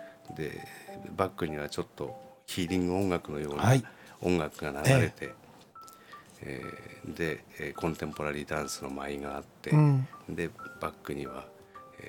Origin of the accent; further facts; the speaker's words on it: Iwaki, Fukushima, Japan; うちの地元って私は福島県のいわき市という、はい、福島県でも海沿いの地域の町なんですけども、